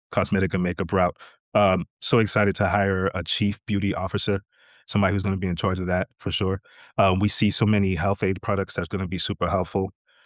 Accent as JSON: {"language": "English", "region": "New York", "country": "United States", "tie": "born or raised there", "said": "So growing up in New York, you're embedded in culture."}